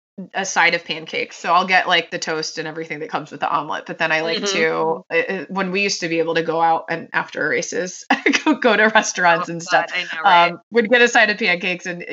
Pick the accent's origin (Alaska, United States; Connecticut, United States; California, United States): Connecticut, United States; now in Philadelphia, United States; I'm outside of Philadelphia. I grew up in Connecticut.